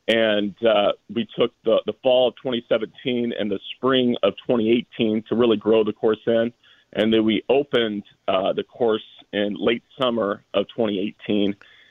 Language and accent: English; Illinois, United States; I grew up in Southern Illinois, and my first full-time job was on a golf course